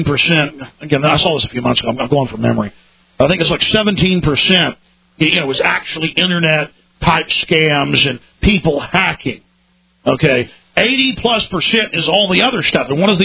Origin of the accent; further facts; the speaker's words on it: the South, United States; I'm a Southerner.